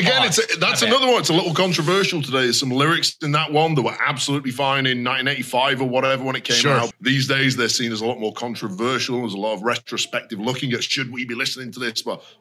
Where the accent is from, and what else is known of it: England, United Kingdom